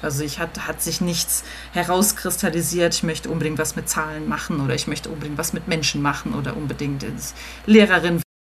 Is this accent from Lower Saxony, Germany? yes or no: no; Rhineland-Palatinate, Germany; now in Darmstadt, Germany; komme gebürtig aus der Pfalz. Dort habe ich auch mein Abitur gemacht und bin jetzt in Darmstadt.